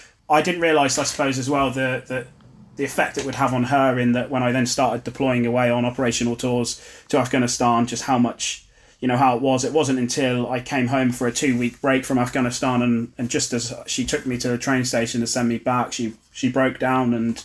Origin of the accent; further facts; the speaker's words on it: Ipswich, East of England, United Kingdom; So I grew up in Ipswich and had six brothers and sisters.